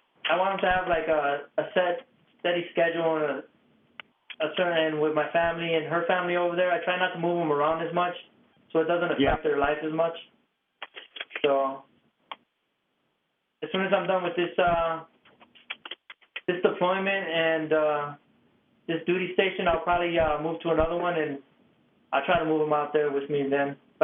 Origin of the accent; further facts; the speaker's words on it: Chicago, Illinois, United States; My wife's from Northbrook. I was born and raised in Chicago.